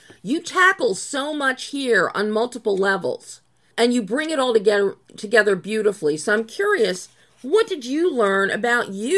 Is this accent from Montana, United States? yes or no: no; Philadelphia, Pennsylvania, United States; I grew up in Philly, and I think we had cartoons both days.